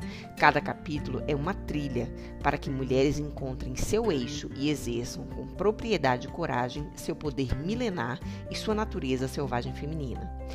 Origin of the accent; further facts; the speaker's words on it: Bahia, Brazil; Como eu sou baiana, eu conhecia bastante.